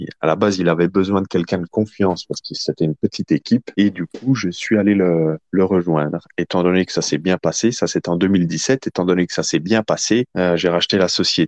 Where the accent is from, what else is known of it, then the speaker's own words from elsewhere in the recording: Belfort, Bourgogne-Franche-Comté, France; j'ai 32 ans. Je suis originaire de Belfort. J'ai grandi à Belfort. Je suis vraiment un Belfortin pure souche.